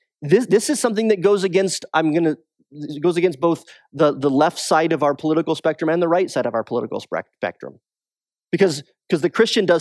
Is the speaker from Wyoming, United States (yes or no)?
yes; Wyoming, United States; I'm from Wyoming